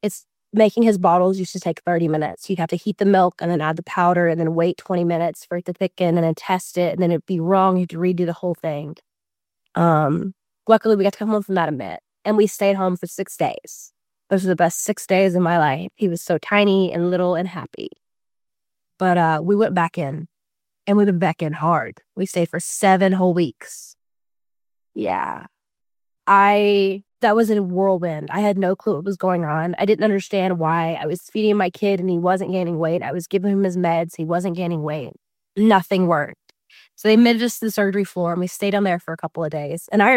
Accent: the South, United States

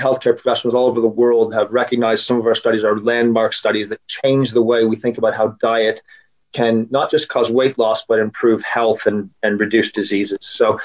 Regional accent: Canada; I'm Canadian.

